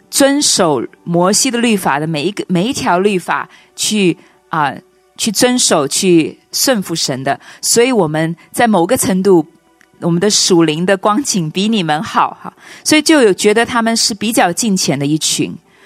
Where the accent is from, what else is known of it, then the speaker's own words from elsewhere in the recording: Hong Kong; accent: Taiwanese; also born or lived in China; 包括我自己，我是从中国跟香港来，但是我的口音都像台湾人哈。